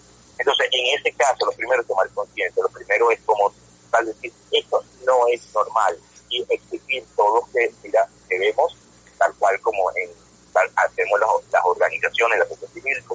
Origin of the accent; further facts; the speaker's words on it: Venezuela; Eso es lo que es una empresa y es lo que exigimos como venezolanos, que nuestra empresa PDVSA sea una empresa responsable.